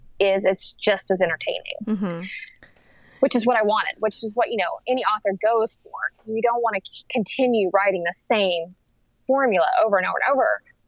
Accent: Oklahoma, United States; And you know, I grew up in Oklahoma

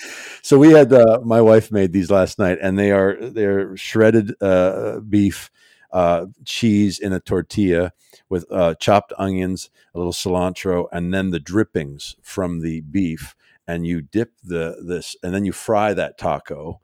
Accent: Canada; Birria, and I'm trying to roll my R's, but I'm a Canadian kid, so have a hard time rolling them.

